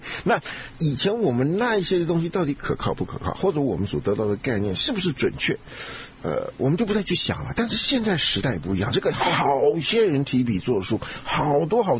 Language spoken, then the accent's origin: Chinese; China; 那我们中国人尤其学世界的历史，欧洲的历史啊